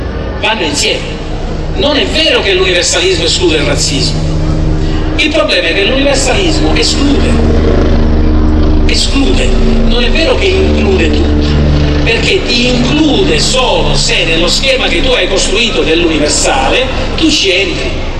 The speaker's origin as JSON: {"language": "Italian", "region": "Sicily", "country": "Italy", "said": "Io come siciliano mi sono sempre sentito tante volte dire sei arretrato, noi siciliani siamo arretrati rispetto ai modenesi"}